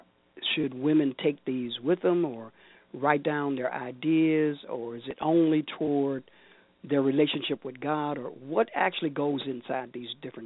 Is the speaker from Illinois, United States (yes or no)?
yes; Chicago, Illinois, United States; born there; I was born on the west side. I used to tell people my side at hospital because I didn't want to say Cook County.